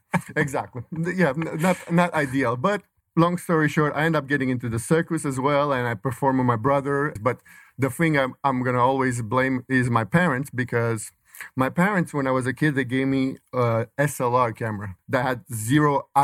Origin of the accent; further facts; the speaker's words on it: Bucharest, Romania; I grew up in Bucharest, Romania, and we listened to pretty much American music.